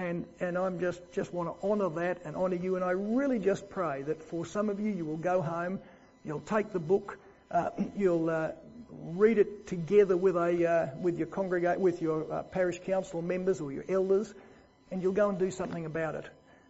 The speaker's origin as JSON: {"language": "English", "town": "Brisbane", "region": "Queensland", "country": "Australia", "said": "I come from Brisbane, they come from Canberra"}